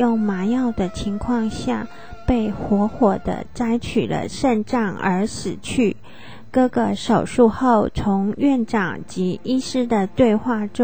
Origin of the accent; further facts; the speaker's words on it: Su'ao, Yilan County, Taiwan; 我出生在台湾宜兰县苏澳镇的南方澳渔村，外地人来此观光的时候，总会感受到那浓浓的鱼腥味。